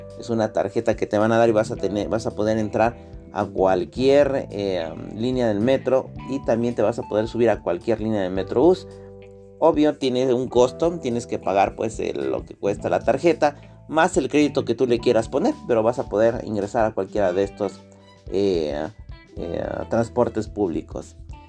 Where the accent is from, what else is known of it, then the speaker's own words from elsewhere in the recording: Mexico; hablando de los que vivimos, de los que somos mexicanos, ¿no?